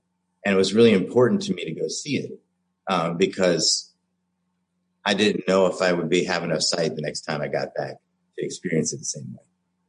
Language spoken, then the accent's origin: English; United States; We were just kids. We're American kids.